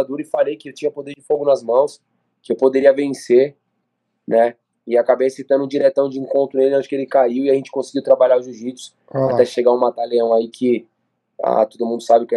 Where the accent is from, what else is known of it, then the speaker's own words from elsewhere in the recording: Brazil; Nós que somos brasileiros, é nosso.